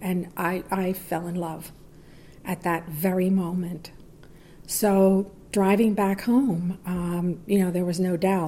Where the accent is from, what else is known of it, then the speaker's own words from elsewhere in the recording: Puerto Rico; I'm from Puerto Rico.